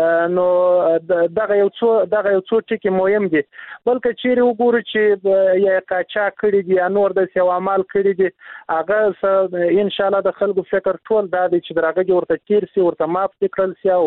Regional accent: Uruzgan, Afghanistan; زه دروازګان ولایت څخه راغلی یم جرګې ته.

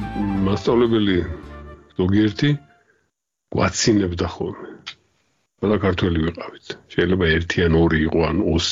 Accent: Imereti, Georgia; now in Czechia; ხო წარმოშობით იმერელი ვარ და რაღაცაზე სულ მინდა ხოლმე რომ გავეხუმრო

